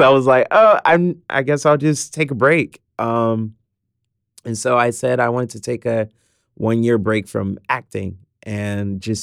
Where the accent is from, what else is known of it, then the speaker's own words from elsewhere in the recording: Houston, Texas, United States; being in Houston and growing up in Houston, this is a city nothing but creative people.